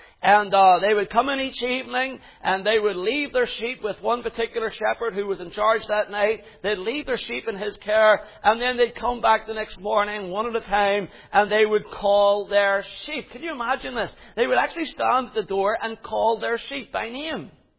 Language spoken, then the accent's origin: English; Northern Ireland, United Kingdom; When I grew up in Northern Ireland